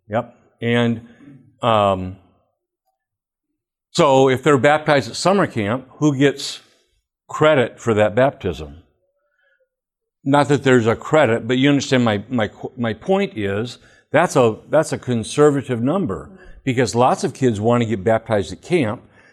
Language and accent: English; Flint, Michigan, United States; I went all 12 years through public education. I lived in Flint. I was 20 minutes from Adelphian